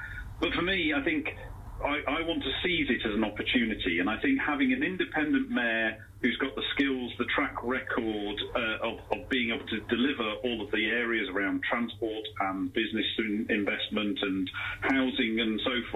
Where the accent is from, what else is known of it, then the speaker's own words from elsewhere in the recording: Mansfield, East Midlands, United Kingdom; Yes, well, I grew up in Mansfield at a time where it was the largest town in the UK with no railway station.